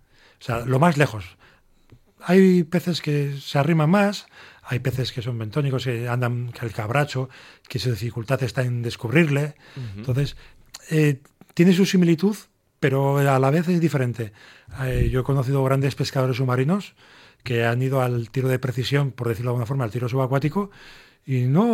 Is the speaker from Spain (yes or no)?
yes; Santurce, Basque Country, Spain; Bueno, pues yo soy, siendo de Santurce, pues ahí obviamente mismo, ¿no?